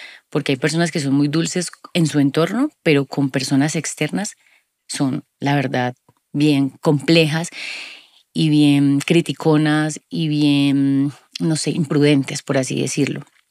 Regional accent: Cali, Valle del Cauca, Colombia; Yo soy caleña

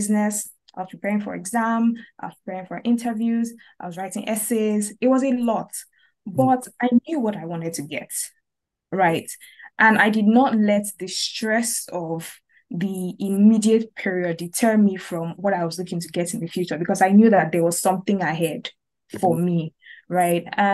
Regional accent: Lagos, Nigeria; Lived in Nigeria my entire life. I was born in Lagos, raised with my parents and my three siblings. Went to school, Covenant University in Nigeria.

